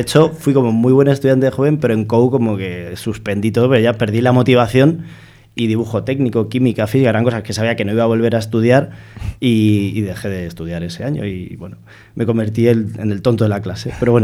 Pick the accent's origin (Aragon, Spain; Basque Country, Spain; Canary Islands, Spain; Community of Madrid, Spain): Community of Madrid, Spain; Madrid; yo soy de Madrid, del barrio de Usera, de la calle Antonio López, que hace 30 y tantos años era una zona, bueno, un barrio humilde obrero de Madrid.